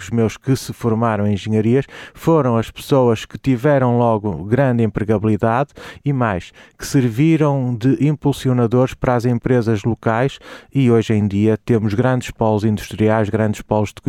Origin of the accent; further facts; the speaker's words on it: Braga, Portugal; Eu sou de Braga